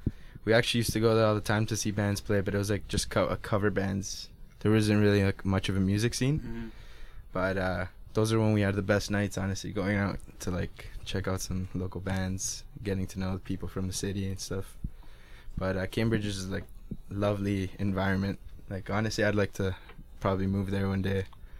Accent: Chile; I used to fly them back when, like, I'm from Chile. So when I was a kid

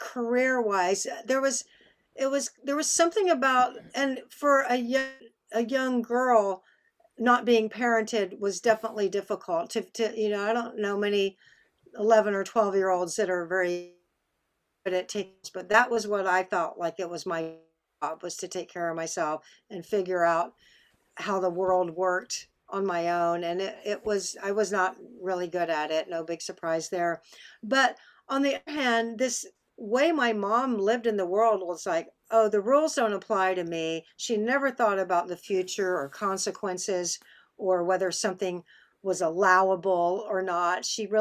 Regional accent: Austin, Texas, United States; one of the things I love about growing up in Austin

